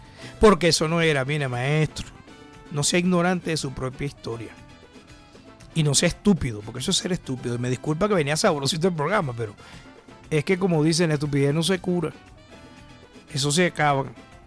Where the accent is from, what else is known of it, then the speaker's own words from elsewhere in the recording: Venezuela; o estoy en otras latitudes del mundo y soy venezolano y venezolano